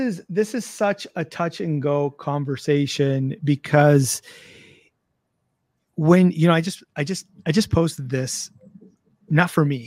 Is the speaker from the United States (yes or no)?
no; Canada; We're Canadian. I'm Canadian. I just go with it.